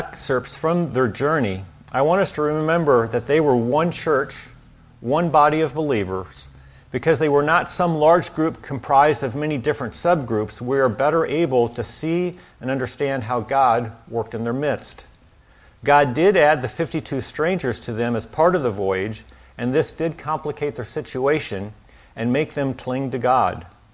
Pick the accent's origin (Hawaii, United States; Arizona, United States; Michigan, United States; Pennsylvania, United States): Arizona, United States; now in California, United States; Again, I grew up in Arizona, moved here to California